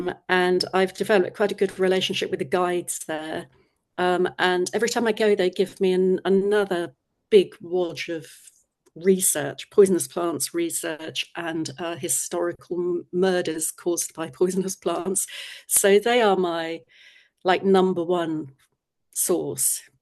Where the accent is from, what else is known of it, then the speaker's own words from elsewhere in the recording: London, United Kingdom; now in Brighton, United Kingdom; I came down from London. I'm a down from Londoner, dear fella, as they call us in Brighton.